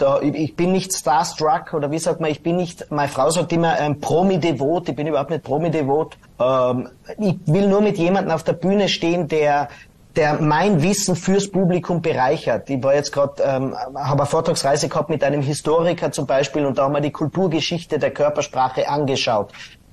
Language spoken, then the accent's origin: German; Tyrol, Austria; accent: East Tyrolean; ich mache einen Witz über meinen komischen Osttiroler Dialekt